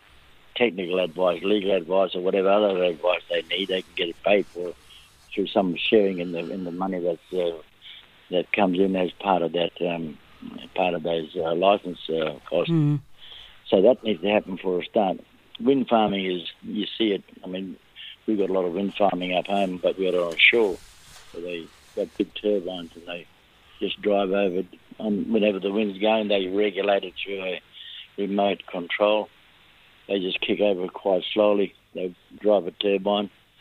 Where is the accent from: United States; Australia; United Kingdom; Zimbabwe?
Australia; Queensland; I mean, I'm from Queensland, so the Great Barrier Reef